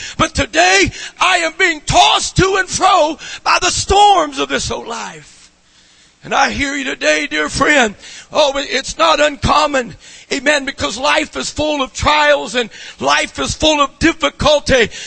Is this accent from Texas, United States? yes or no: yes; Lubbock, Texas, United States; I have a lot of stories about a kid growing up in Lubbock there and seeing those tornadoes all around.